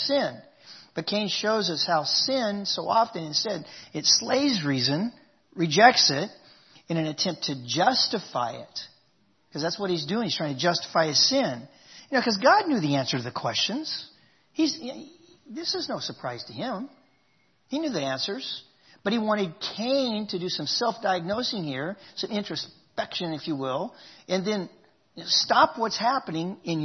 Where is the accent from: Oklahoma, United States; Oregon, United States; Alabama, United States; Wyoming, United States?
Oklahoma, United States; I was raised in Oklahoma as a kid.